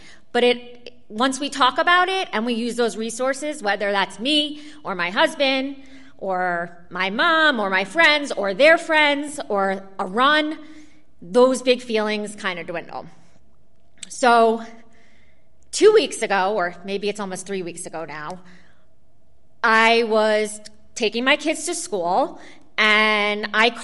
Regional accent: New York, United States; now in Baltimore, United States; No offense to Baltimore, but you know, I'm a New Yorker in my blood, and that was a rough one.

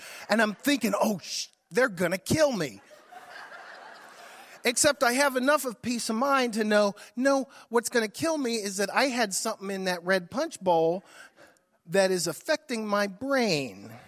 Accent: Maryland, United States; And I know that sounds like a snob because I grew up in Howard County

